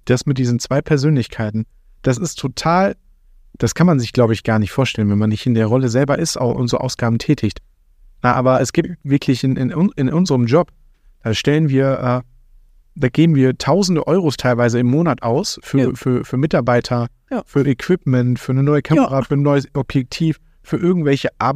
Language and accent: German; Dortmund, North Rhine-Westphalia, Germany; Ich bin im Dortmunder Norden aufgewachsen.